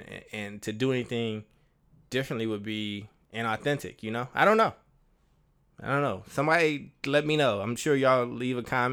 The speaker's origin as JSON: {"language": "English", "town": "Chicago", "region": "Illinois", "country": "United States", "tie": "born or raised there", "said": "whether it's like back in my hometown of like Chicago or even New Orleans."}